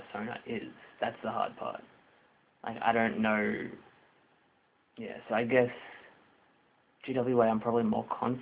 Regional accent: Australia; Yeah, Oz is just simply being Australian, which makes it simple.

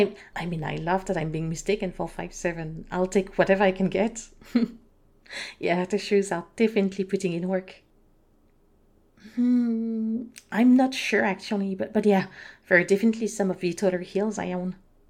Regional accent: France; No, I'm not from here. I'm actually from France. I'm 20 year old.

